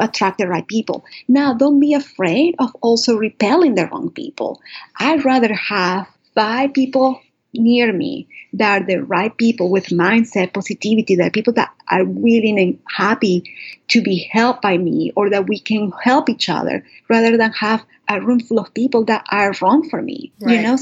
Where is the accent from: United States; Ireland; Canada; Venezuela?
Venezuela; Caracas, Capital District; I was born and raised in Caracas, Venezuela, as I mentioned before, which is a Catholic country. And I believe in God